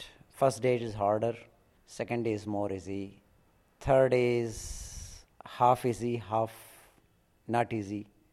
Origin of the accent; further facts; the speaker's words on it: India; but as Indian families and friends, I have not heard so far that anybody is saying no to tea.